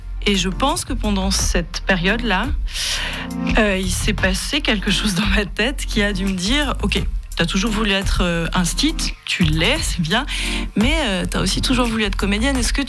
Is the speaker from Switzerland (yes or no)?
yes; Valais, Switzerland; moved away; Mon objectif quand j'ai quitté le Valais, c'était de devenir comédienne. Et donc, je m'étais dit, je pars à Paris.